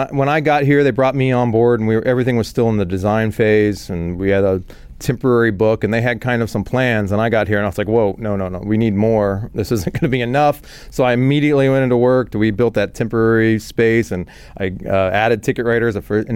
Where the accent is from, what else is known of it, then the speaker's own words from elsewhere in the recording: Dallas, Texas, United States; I grew up in Dallas, so it does pain me to yell "